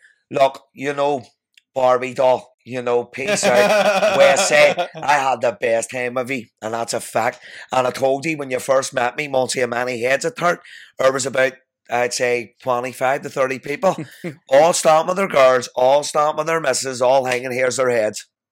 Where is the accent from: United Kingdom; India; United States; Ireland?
Ireland; I'm an Irish man, you're an Irish man.